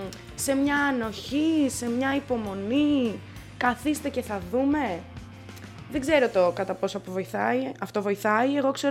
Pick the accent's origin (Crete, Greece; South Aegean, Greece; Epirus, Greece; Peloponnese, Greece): Epirus, Greece; Arta; γιατί είμαι και εγώ από την Άρτα.